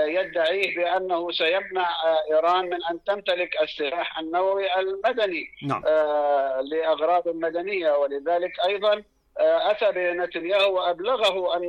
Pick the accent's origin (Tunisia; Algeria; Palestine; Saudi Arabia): Palestine